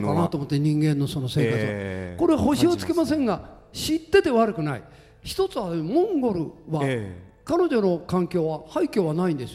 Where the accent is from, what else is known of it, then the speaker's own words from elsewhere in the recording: Switzerland; 俺はご存知の通りスイスで生まれて育ったから